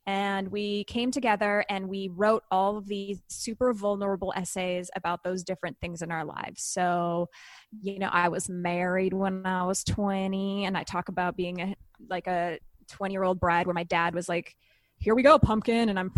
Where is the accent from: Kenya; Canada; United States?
Canada; And I'm Canadian, so I'm like different, you know, and then there's like UK.